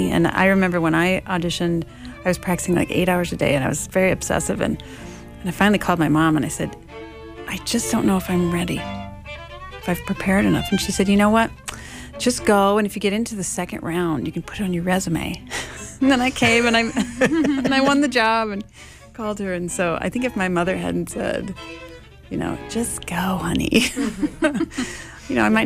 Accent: Boston, Massachusetts, United States; so I'm originally from Boston.

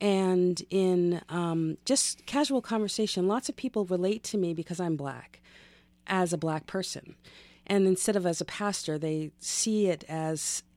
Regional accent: Harvard, Massachusetts, United States; people asked me if I was from the city, because I'm from Harvard, Massachusetts, and so people, I think, thought that was Cambridge.

